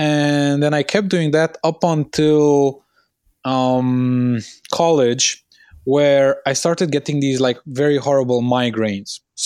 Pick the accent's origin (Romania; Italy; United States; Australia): Romania; Transylvania; I was born in Transylvania. I was born in a very small town. I think like maybe 2,000 people around. So I was raised there with, you know, the cattle, the chickens, everything, like working the land